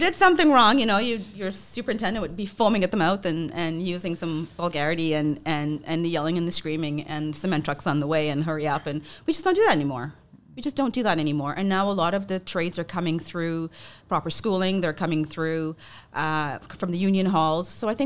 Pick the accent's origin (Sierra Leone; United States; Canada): Canada; Toronto, Ontario; I'm from Toronto.